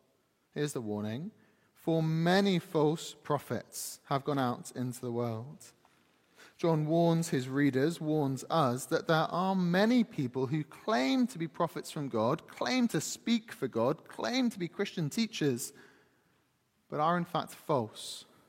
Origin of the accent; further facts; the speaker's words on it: Slough, South East England, United Kingdom; I come from Slough, so I'm not winning that competition.